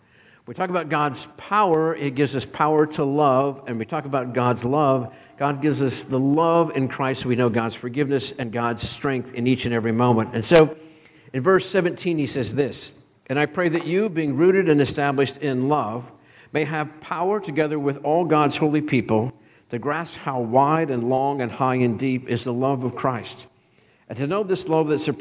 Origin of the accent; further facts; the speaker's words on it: Pennsylvania, United States; I grew up in Western Pennsylvania, and for us, water meant lakes around there, right?